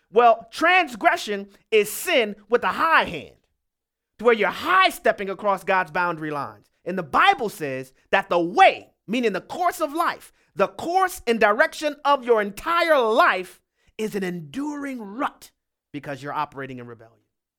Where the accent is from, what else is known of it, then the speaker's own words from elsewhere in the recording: New Orleans, Louisiana, United States; You know, growing up in New Orleans, one of the big things in the school that I went to and in our city is marching bands